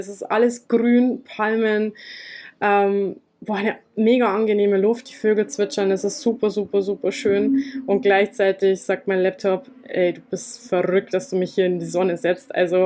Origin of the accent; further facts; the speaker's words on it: Bavaria, Germany; moved away as an adult; Ich komme ursprünglich aus Niederbayern, bin vor ein paar Jahren, also 3,5 Jahren ist es mittlerweile, ich bin jetzt 29 Jahre jung, werde dieses Jahr 30 und ja, bin vor ein paar Jahren ausgewandert